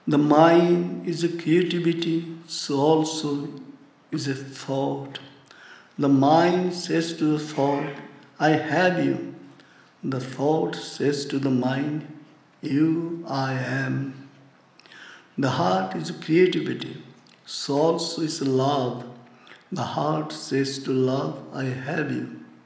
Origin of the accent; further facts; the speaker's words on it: India; Being an Indian, I feel I have the legitimate audacity to declare